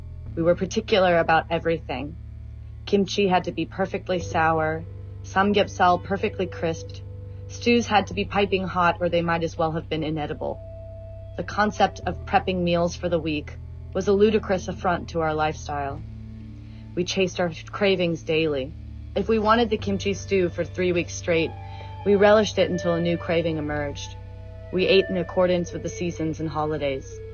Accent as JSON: {"language": "English", "country": "United States", "tie": "born or raised there", "said": "Growing up in America with a Caucasian father and a Korean mother, I relied on my mom for access to our Korean heritage."}